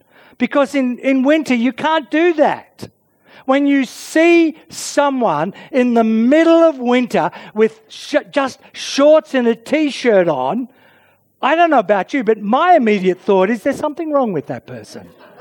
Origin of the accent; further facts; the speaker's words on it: Australia; growing up in Australia, I love the fresh salads, the food of summer, and the fresh fruits of summer.